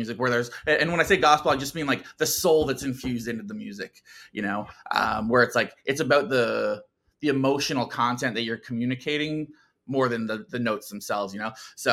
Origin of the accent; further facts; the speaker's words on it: Dunnville, Ontario, Canada; moved away as an adult; now in Austin, United States; I was born and raised in Dunnville, Ontario, and lived in Ontario my whole life up until a couple of years ago, and I relocated to Austin, Texas